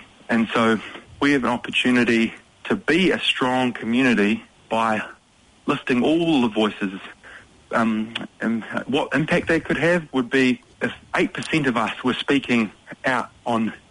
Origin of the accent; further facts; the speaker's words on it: Dunedin, Otago, New Zealand; also born or lived in Christchurch; I grew up in Otapoti in Dunedin. That's where I was born. Dad moved over to Aotearoa from Samoa when he was 17 in the late 80s, and he met my mum, and so that's where I grew up. And then we moved to Christchurch